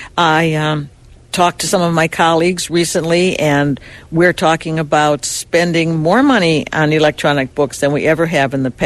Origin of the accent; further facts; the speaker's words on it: Detroit, Michigan, United States; I am from Detroit, and I'm just drinking the water out of Lake Erie in another part of the lake, so I'm very happy to be